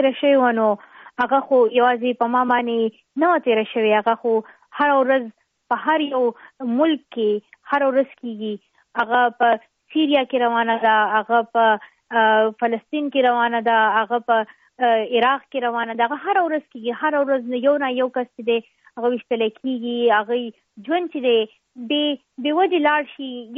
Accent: Khyber Pakhtunkhwa, Pakistan; زه په دې خبره باندې فخر کوم چې زه د سوات نه یم

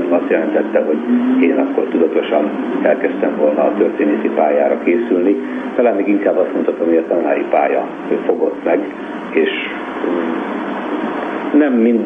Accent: Budapest, Hungary; Én a Tabánban nőttem fel

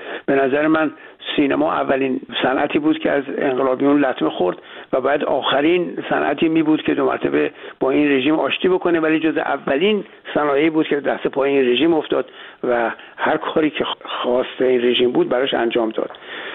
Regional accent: Iran; moved away; وضعیت خودمونو که ما از ایران اومدیم توضیح بدم به جامعه‌ای که به اونجا وارد شده بودیم

